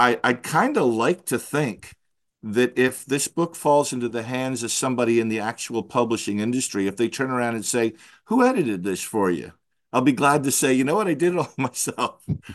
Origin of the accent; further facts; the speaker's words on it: New Jersey, United States; if I'm this much of a Flip fan and I grew up in New Jersey and never heard of Flip till I was 53 years old